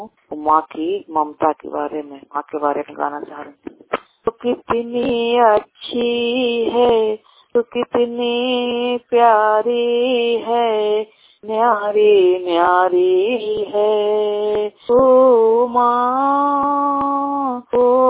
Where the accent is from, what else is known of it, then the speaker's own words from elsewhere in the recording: Nalanda, Bihar, India; मैं नालंदा जिला के रहने वाली हूँ।